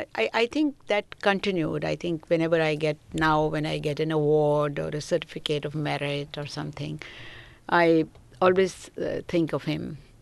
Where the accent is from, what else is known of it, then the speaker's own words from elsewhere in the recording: Delhi, India; born there; So it was the year before partition, and I was born in Delhi. Then my parents were from Punjab.